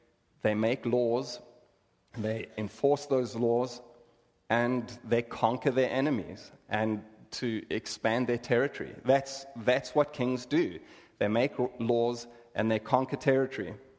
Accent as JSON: {"language": "English", "country": "South Africa", "lives_now": "United States", "said": "So I'm from South Africa. I am a South African. I'm an eighth generation South African. I'm an African born to African parents on African soil."}